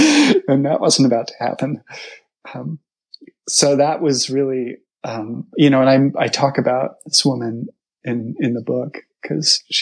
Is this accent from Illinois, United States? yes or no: no; Connecticut, United States; also born or lived in New York; now in California, United States; no, I grew up in Connecticut.